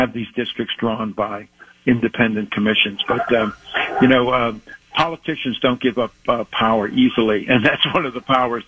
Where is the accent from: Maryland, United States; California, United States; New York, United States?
Maryland, United States; My home state of Maryland, the Democrats controlled the legislature